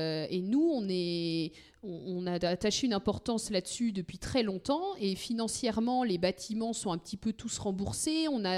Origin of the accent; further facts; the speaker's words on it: France; Chez nous, en France, on est vite un peu apeuré sur des fermes de 150 vaches